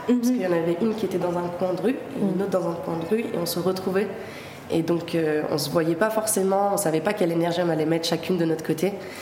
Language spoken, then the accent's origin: French; Algiers, Algiers Province, Algeria; now in France; même si je viens d'Alger, c'est très différent, comme ici en France